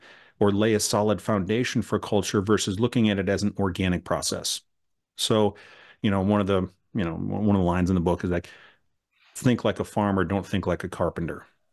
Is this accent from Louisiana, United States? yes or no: no; Wisconsin, United States; I grew up in Southwest Wisconsin in the 80s and 90s